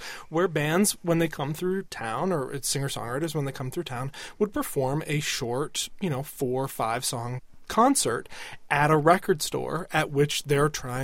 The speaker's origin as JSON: {"language": "English", "town": "Madison", "region": "Wisconsin", "country": "United States", "tie": "born or raised there", "said": "Well, I just went back to my hometown of Madison, Wisconsin"}